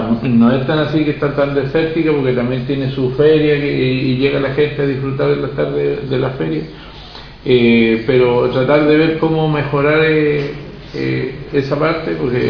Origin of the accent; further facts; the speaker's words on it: Quillón, Ñuble, Chile; si yo soy de Quillón